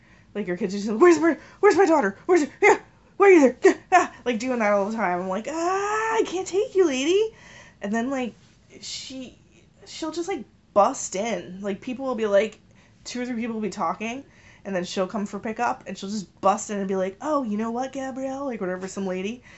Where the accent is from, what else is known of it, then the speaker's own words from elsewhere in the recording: Cliffwood Beach, New Jersey, United States; Well, they all know I'm from Cliffwood Beach compared to where they're from.